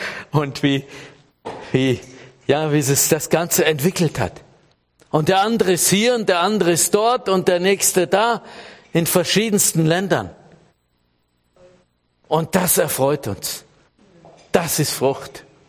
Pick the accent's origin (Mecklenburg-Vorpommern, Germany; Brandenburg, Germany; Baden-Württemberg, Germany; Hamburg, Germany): Baden-Württemberg, Germany; Elbenschwand; Da, wo ich herkomme, Elbenschwand ist ja eine Sackgasse, denke ich auch manchmal.